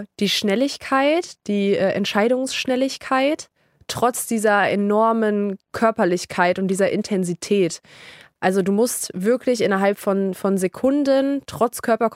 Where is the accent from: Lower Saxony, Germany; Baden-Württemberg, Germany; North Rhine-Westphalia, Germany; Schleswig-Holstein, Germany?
Lower Saxony, Germany; in Niedersachsen, da wo ich herkomme, gibt es nicht wirklich die Möglichkeiten, professioneller zu spielen